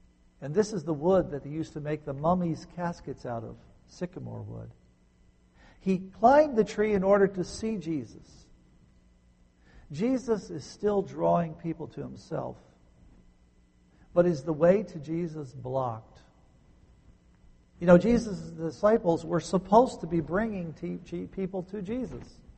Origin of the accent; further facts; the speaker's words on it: New Jersey, United States; I grew up in New Jersey, and if you took a bar magnet and you just dragged it through the dirt in our backyard, you would pick up all kinds of iron ore